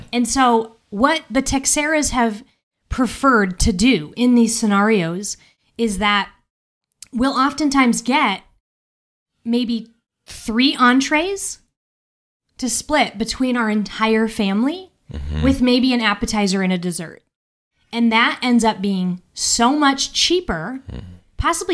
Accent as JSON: {"language": "English", "region": "Midwest", "country": "United States", "said": "You know, as a Midwesterner, I'm not going to go get a burger in Boston."}